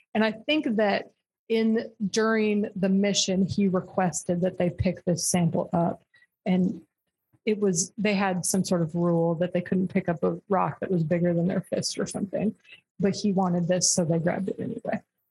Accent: United States; I'm going to tell you in miles per hour because I'm an American and that's how I get.

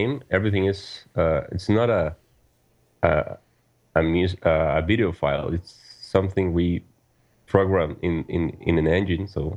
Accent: San José, Costa Rica; Well, I'm calling from Costa Rica. We're located in the main city, so I'm from the city

